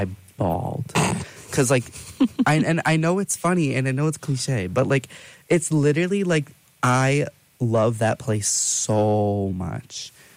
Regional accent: Henrietta, New York, United States; Yeah. They're building a Raising Cane's in Henrietta.

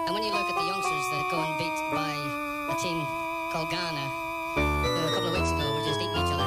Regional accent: Ireland; see, I can say this because I'm Irish, so it doesn't bother me

